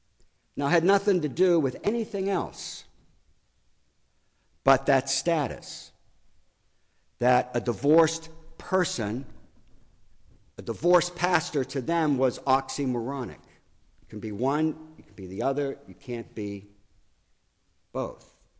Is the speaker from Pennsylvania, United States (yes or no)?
yes; Pittsburgh, Pennsylvania, United States; also born or lived in Massachusetts; I had been in Massachusetts for 12 years and felt the call of God to go back to my hometown, Pittsburgh, and to live there and to minister there.